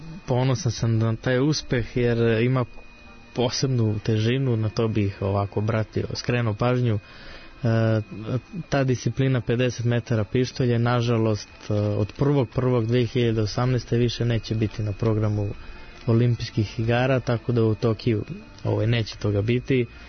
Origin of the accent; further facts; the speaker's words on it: Split, Split-Dalmatia County, Croatia; pošto to je moj rodni grad, Split, jako volim da odem tamo